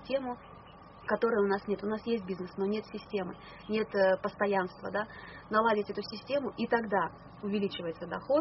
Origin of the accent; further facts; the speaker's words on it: Saint Petersburg, Russia; И база, допустим, там в Питере, в моем родном городе, где мои родственники